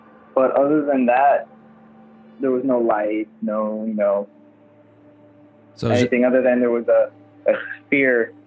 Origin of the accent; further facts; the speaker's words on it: Miami, Florida, United States; I'm from Miami, Florida.